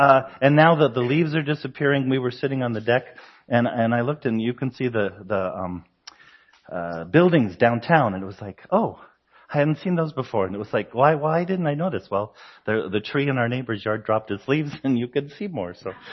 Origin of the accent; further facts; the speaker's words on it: Colorado, United States; Some of you know that we're from Colorado, and falls are beautiful in Colorado.